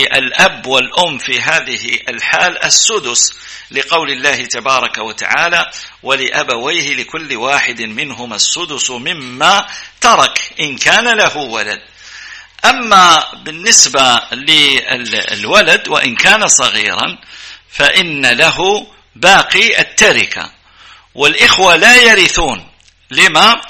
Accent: Libya; أن يحفظ بلدنا ليبيا

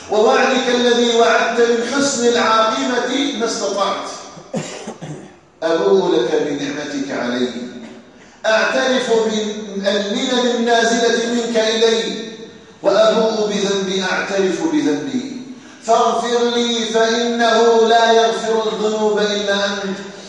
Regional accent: Algeria; أن يجعل بلدنا الجزائر آمنا مطمئنا وسائر بلاد

